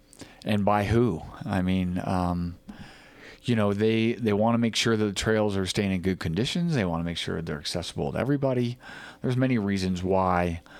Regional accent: Los Angeles, California, United States; growing up in California or growing up in Los Angeles, you don't even know what a bat is, right?

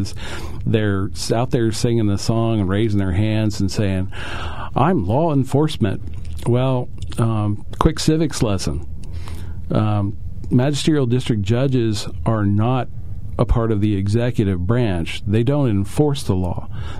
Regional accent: Sunbury, Pennsylvania, United States; born there; Mark, I was born here in Sunbury in 1963. My mom and dad are both from Northumberland and Point Township. My extended families, though, are from the area forever.

